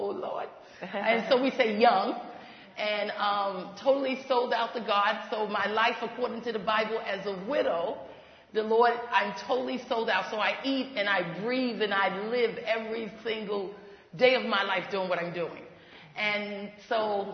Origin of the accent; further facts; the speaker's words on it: New York City, New York, United States; I was raised and born in New York City. Come from a line of family and generations of evangelists and pastors and leaders